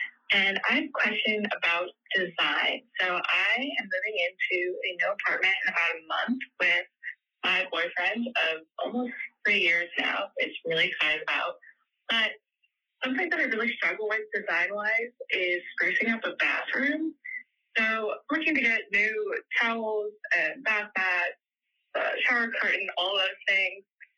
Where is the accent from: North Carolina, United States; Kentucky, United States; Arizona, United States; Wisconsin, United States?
Kentucky, United States; Louisville; I'm from Louisville, Kentucky.